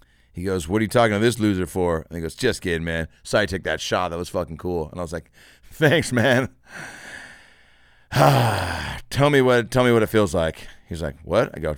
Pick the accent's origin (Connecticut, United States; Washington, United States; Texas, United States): Washington, United States; Lake Forest Park; who I grew up with in Seattle, in Lake Forest Park, the Tompkins family, legendary family.